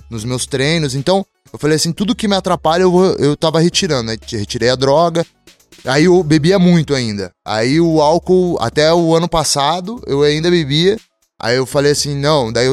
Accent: Curitiba, Paraná, Brazil; Eu sou da região norte de Curitiba e eles também

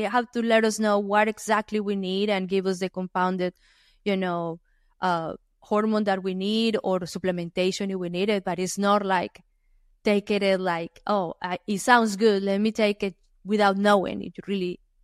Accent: Colombia; I grew up in Colombia.

